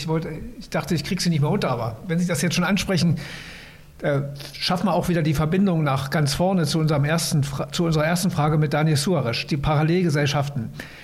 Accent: East Germany, Germany; das kenne ich ja aus dem Osten noch, ich komme ja selber aus dem Osten, diese Dorfgemeinschaft

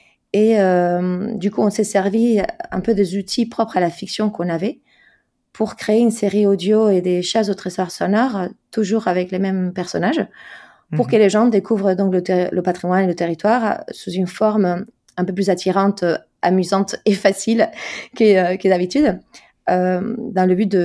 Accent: Spain; French is a second language; Je suis espagnole, donc effectivement, ouais, si t'entends au-delà de l'accent, des mots bizarres, tu sauras pourquoi.

